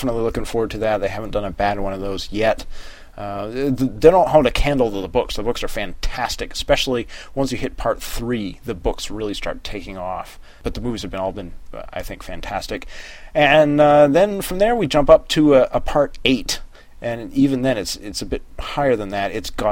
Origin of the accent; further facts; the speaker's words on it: New Hampshire, United States; That is the Live Free or Die is the state motto of New Hampshire, and I'm from New Hampshire, and that has something to do with it.